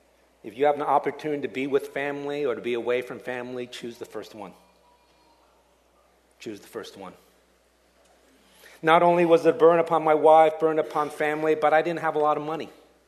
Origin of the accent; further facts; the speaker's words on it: New York City, New York, United States; also born or lived in Dallas, United States / Chicago, United States; now in California, United States; Well, I lived in New York for 21 years. Okay, I was born in Manhattan, and I went to high school and college there, and I thought it was the greatest thing in the world.